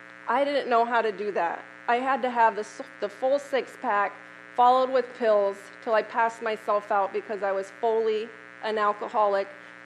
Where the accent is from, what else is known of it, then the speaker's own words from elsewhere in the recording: Sterling, Illinois, United States; So like I said, born and raised in Sterling, I was one of 6 kids, a middle child.